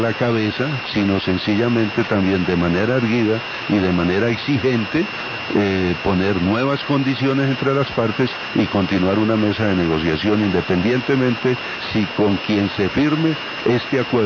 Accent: Colombia; como ciudadano colombiano, como concejal de Bogotá

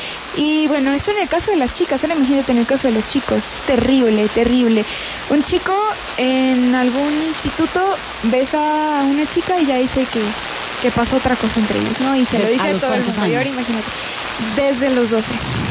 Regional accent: Mexico; Porque somos los mexicanos.

